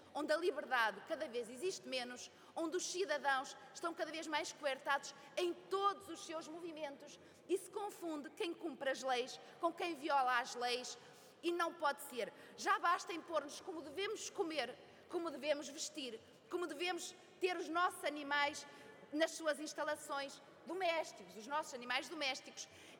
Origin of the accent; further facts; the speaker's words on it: Arcos de Valdevez, Viana do Castelo, Portugal; Eu que sou de Arcos de Valdez, da Peneda Gerês